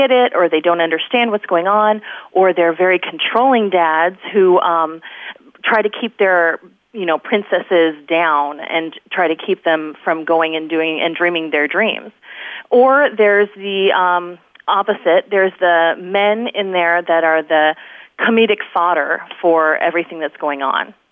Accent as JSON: {"language": "English", "region": "Hawaii", "country": "United States", "said": "I'm from Hawaii. I was born in Hawaii, and I was really excited about the Hawaii aspect of it."}